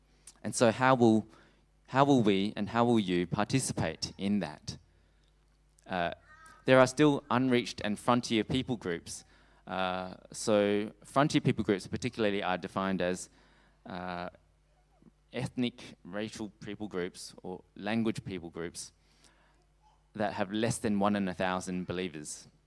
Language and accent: English; Australia; also born or lived in Singapore; So I grew up in Australia, but I was born in Singapore, in the ethnic people group, tribe and language of Teochew.